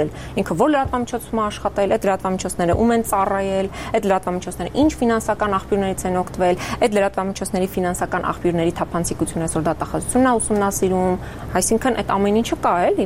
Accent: Vardenis, Gegharkunik, Armenia; եւ Վարդենիսից եկել եմ, մենակ ինքնուրույն աշխատել եմ

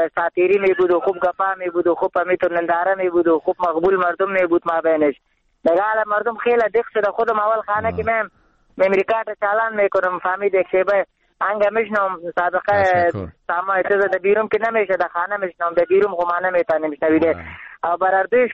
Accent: Nangarhar, Afghanistan; بس خب ما افغان هستم، من ننگرهار

